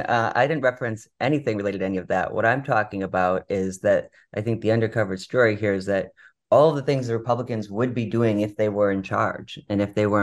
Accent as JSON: {"language": "English", "region": "Michigan", "country": "United States", "tie": "born or raised there", "also_born_or_lived": "Washington, District of Columbia, United States", "said": "So for me, I grew up in Michigan and lived in DC for a short bit and decided, where in the world do I want to live? Picked Michigan."}